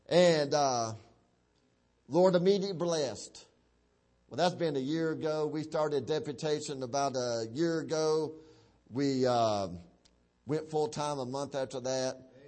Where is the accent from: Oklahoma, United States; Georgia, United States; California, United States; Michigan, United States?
Georgia, United States; Dalton; there's a jail ministry there in my county, Whitfield County. I'm from Dalton, Georgia.